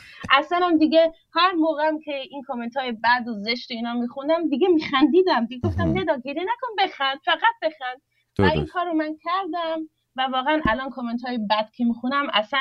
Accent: Germany; آره من اینجا که تو آلمان بزرگ شدم

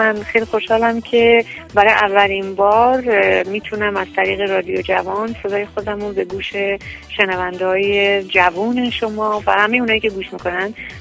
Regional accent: Tehran, Tehran Province, Iran; من در تهران به دنیا آمدم و در یک خانواده تقریبا بگم پر جمعیت بزرگ شدم. ما 7 تا خواهر برادریم، 5 تا خواهریم، 2 تا برادر.

